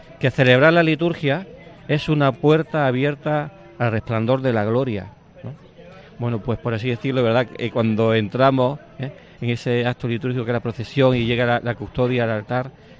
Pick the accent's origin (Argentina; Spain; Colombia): Spain; Granada, Andalusia; Sí, yo me siento granadino, bueno, nacido en Granada, claro, siempre en Granada